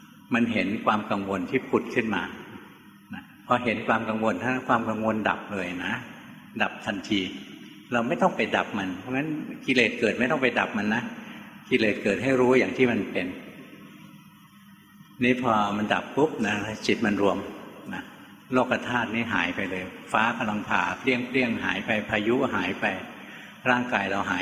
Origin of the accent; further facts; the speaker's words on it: Bangkok, Thailand; หลวงพ่อเป็นคนกรุงเทพเกิดกรุงเทพโตในกรุงเทพเรียนหนังสือในกรุงเทพทำงานอยู่ในกรุงเทพ